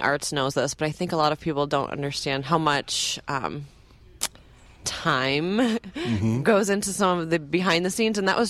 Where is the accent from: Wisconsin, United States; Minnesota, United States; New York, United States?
Wisconsin, United States; Sauk Prairie; also born or lived in Argentina; But it's great to be back in Sauk Prairie, my hometown.